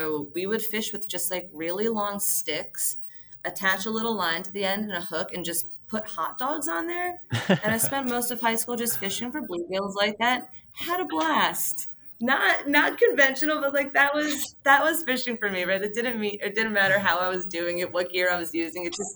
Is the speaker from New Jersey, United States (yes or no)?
yes; New Jersey, United States; I grew up in North Jersey, which was, for all intents and purposes, like outdoor adjacent. You still got like a little bit of like a suburb feel. It wasn't that close to New York, but also like my backyards were essentially woods.